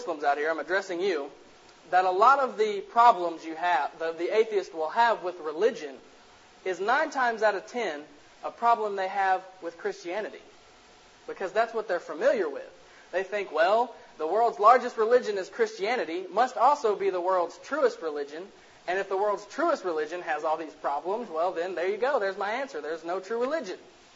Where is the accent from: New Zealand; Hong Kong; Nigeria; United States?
United States; Tennessee; You know, I'm from Tennessee, so, you know, I saw it on the way here tonight.